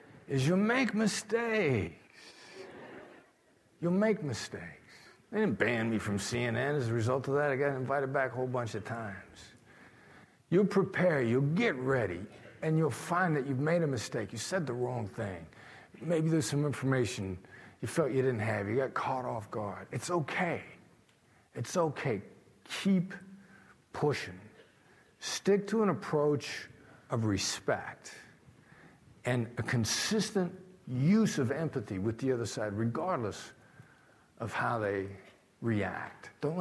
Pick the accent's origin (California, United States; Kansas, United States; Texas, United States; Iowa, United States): Iowa, United States; I'm from Iowa.